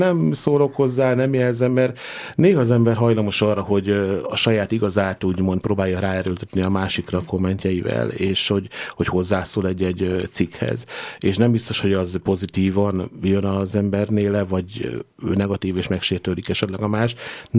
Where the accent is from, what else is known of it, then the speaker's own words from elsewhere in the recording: Hungary; mint sok ember, magyarok vagyunk, azért nagyon szeretünk enni